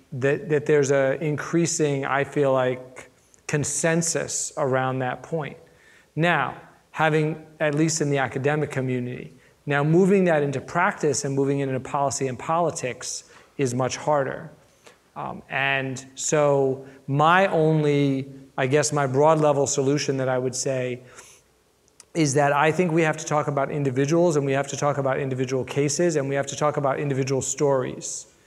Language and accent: English; Atlanta, Georgia, United States; also born or lived in Washington, District of Columbia, United States; I grew up in Atlanta and I spent my professional life in DC